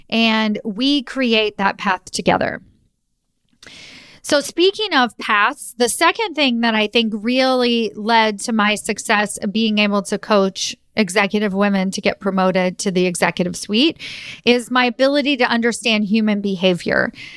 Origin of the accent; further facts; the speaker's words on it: Louisville, Kentucky, United States; And we're from Louisville, Kentucky. So UPS is really big there.